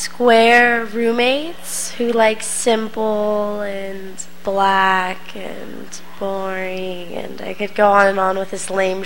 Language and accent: English; Los Angeles, California, United States; Yeah, born and raised in L.A.